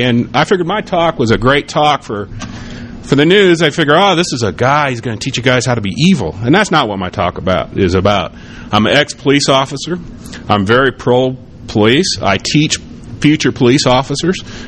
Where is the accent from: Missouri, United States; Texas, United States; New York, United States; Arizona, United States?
Missouri, United States; I am a lawyer from Missouri.